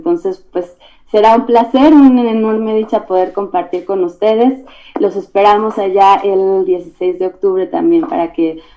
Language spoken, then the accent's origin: Spanish; Toluca, State of Mexico, Mexico; soy de la ciudad de Toluca, soy compositora, guitarrista y bueno, también hago canciones. Soy egresada del Conservatorio de Música del Estado de México.